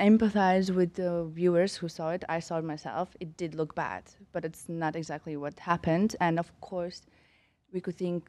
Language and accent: English; Latvia; moved away; Well, I was born in Latvia, but I have not lived there for like 13 years, I guess. Mm-hmm. But I guess that's my background. That's where I grew up. And I was born in the year of Latvia separating from communism.